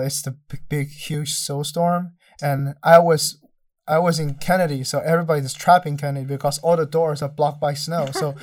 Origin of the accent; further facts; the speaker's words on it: Shanghai, China; English is a second language; now in United States; Shanghai. So that's the southern part of China. So there's no snow.